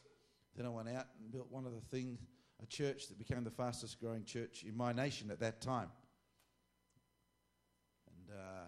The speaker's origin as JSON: {"language": "English", "country": "Australia", "said": "Well, let them come and get me. I'm from Australia."}